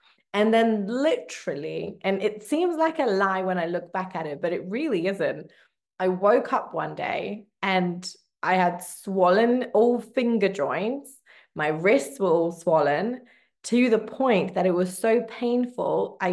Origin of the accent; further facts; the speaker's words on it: England, United Kingdom; also born or lived in Poland; now in Munich, Germany; I was born in Poland, raised in England, but I live in Munich, Germany.